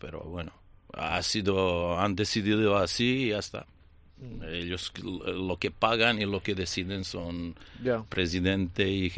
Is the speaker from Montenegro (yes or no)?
yes; Montenegro; En mi país, en Montenegro